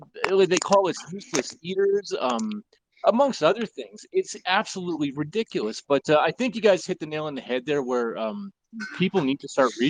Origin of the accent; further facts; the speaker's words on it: Edmonton, Alberta, Canada; I'm from Edmonton myself